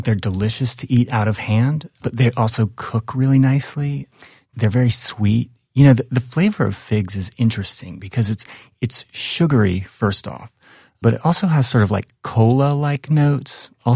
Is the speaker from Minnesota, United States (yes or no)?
no; South Carolina, United States; Well, what's interesting about figs, growing up in South Carolina, figs are more like an incidental food.